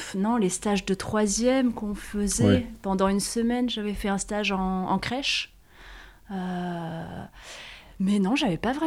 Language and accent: French; Rochefort, Nouvelle-Aquitaine, France; Et moi, je suis de Rochefort. J'aime beaucoup l'île d'Oléron.